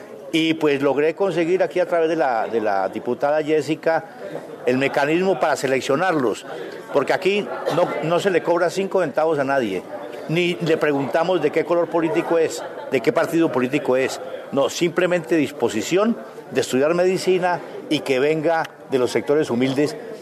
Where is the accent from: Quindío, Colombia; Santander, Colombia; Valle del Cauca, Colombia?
Quindío, Colombia; La Tebaida; Yo, pues como soy del Quindío, de la Tebaida, pues mi sueño es que también ya en esta última parte, pues fuera gente del Quindío